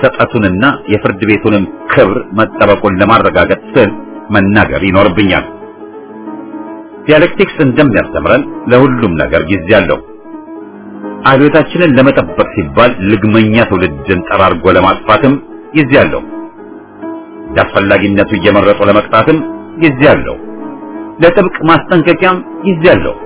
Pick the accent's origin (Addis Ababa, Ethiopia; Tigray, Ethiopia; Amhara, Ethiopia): Amhara, Ethiopia; እኔ ከወሎ የመጣሁት አሁን የተጠቀሰው ድርቅ ከመምጣቱ ረጅም ጊዜ በፊት ነው